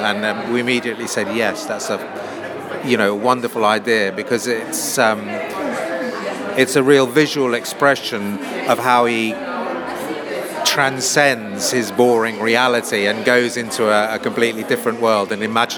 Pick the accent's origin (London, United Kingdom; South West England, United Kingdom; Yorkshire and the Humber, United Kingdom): London, United Kingdom; My parents are from Switzerland and I was born and brought up in London